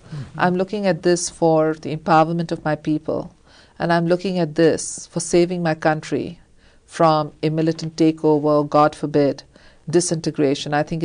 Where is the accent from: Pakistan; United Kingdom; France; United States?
Pakistan; as a Pakistani leader who wants to see the stability and unity of my country and see Pakistan go on the path of moderation